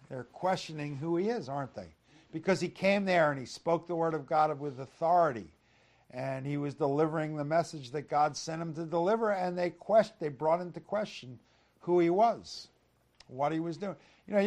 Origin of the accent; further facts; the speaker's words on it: Brooklyn, New York, United States; born there; I have a birth certificate that says I was born in Brooklyn, New York.